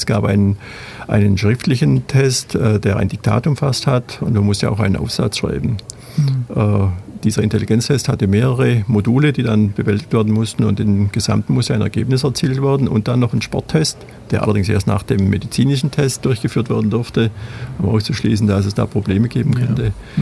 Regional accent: Bavaria, Germany; Also ich komme wirklich aus dem Land, vom Land, aus dem Allgäu und bin auch mitten auf dem Land aufgewachsen, also nicht mal im Dorf, sondern tatsächlich direkt neben einem Bauernhof.

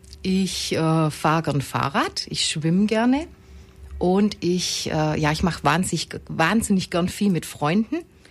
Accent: Aalen, Baden-Württemberg, Germany; born there; now in Ulm, Germany; Also ich bin seit 2001 in Ulm und komme eigentlich gebürtig aus Aalen und also Richtung Heidenheim.

